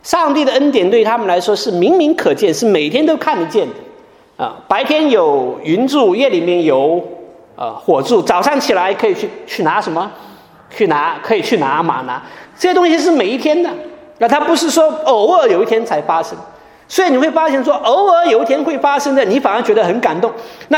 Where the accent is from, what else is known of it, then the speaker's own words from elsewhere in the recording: China; 我们中国人经常讲说身在福中不知福